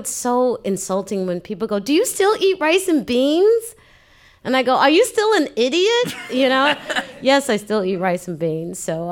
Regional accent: Brooklyn, New York, United States; I'm from Bushwick.

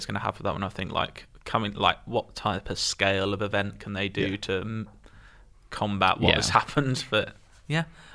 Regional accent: London, United Kingdom; I'm a Londoner. Embankment, Big Ben, cab drivers.

